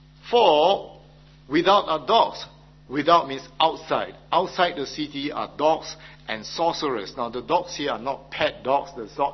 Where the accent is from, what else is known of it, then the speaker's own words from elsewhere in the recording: Singapore; I always felt somewhat uncomfortable and unwelcome because I'm a Singaporean